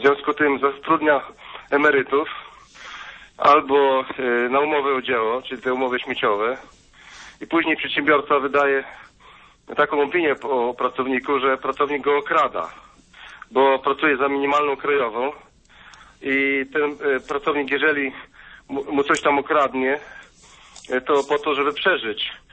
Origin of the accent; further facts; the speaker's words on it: Subcarpathian Voivodeship, Poland; Ja jestem z Podkarpacia